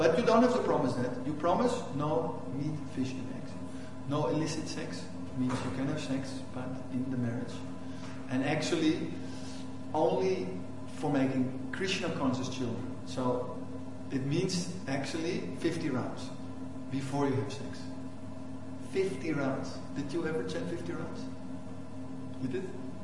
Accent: Amsterdam, North Holland, Netherlands; because I'm from Amsterdam, and then people say it's all the same

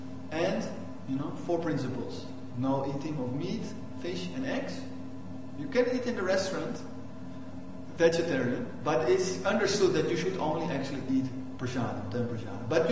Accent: Amsterdam, North Holland, Netherlands; because I'm from Amsterdam, and then people say it's all the same

